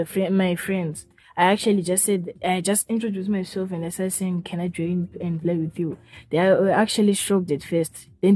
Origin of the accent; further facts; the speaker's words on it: Beijing, China; I was actually born from China. I lived in Beijing for like 10 years.